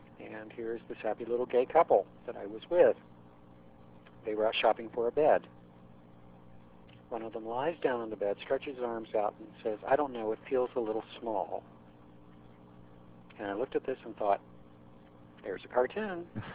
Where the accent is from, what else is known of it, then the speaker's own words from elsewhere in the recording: Hereford, Texas, United States; I grew up in the panhandle of Texas